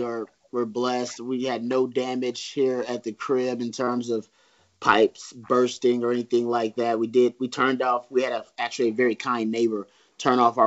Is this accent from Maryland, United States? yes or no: no; Texas, United States; I'm a Texan and I chose Austin as a home for a reason